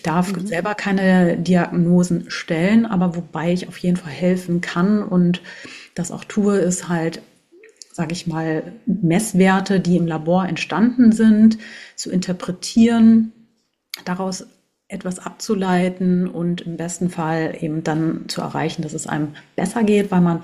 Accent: Hanover, Lower Saxony, Germany; ich komme aus Hannover, lebe dort mit meinem Lebenspartner zusammen.

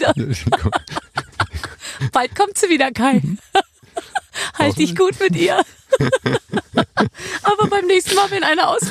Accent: Munich, Bavaria, Germany; Gebürtig in Leipzig. Ich komme aus München.

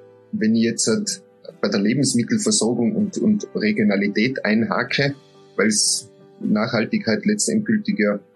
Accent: Tyrol, Austria; also bei uns in Tirol sind es immer weniger geworden, aber es gibt noch welche.

